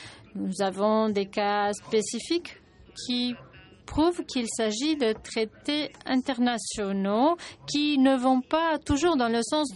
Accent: Senegal; Je suis de Sénégal.

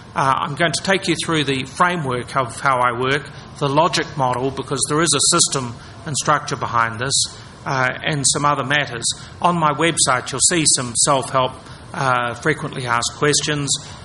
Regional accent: New Zealand; And I'm from New Zealand, and that in some respects makes me more independent, because I'm at the edge of the world to some extent

